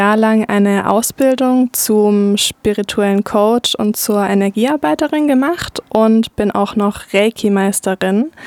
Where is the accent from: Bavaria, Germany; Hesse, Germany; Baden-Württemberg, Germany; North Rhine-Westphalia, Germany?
Baden-Württemberg, Germany; Schwäbisch Hall; also born or lived in Peru / Freiburg; Genau, also ich bin in Schwäbisch Hall aufgewachsen, aber habe dann ein paar Jahre woanders gewohnt, unter anderem in Peru und Freiburg und bin rumgereist.